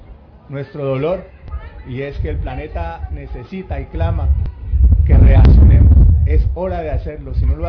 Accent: Colombia; moved away as an adult; now in Europe; Yo vengo de Colombia, estoy exiliado en Europa hace 12 años

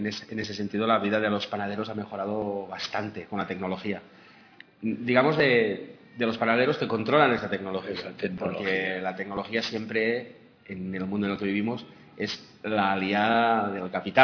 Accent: Catalonia, Spain; con lo buenos que somos los catalanes

